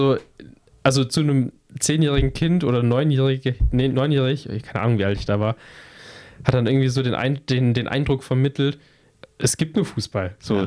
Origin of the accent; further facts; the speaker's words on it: Pleidelsheim, Baden-Württemberg, Germany; Dann sind wir um unserem Ort, wo ich herkomme, aus Pleidelsheim, sind wir einfach mit dem Rad so irgendwo rumgefahren